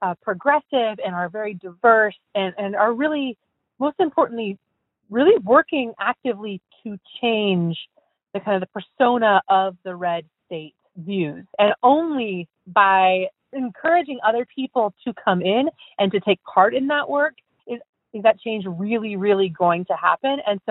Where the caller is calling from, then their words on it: Nebraska, United States; Kind of in the name of us flyover states, I'm calling from Nebraska, it's just so Republican and often sometimes pretty backwards and slow.